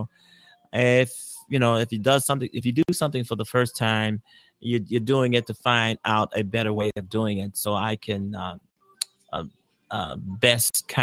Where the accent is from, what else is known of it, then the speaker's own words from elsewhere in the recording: Chicago, Illinois, United States; since I'm in Chicago and I'm a Chicagoan, of course I want them to win.